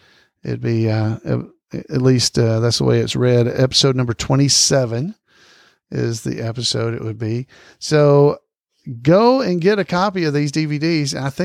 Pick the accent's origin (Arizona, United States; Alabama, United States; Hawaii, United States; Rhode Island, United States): Alabama, United States; Henniker; I grew up on Route 3. Henniker, Alabama, because it was Rural Route 3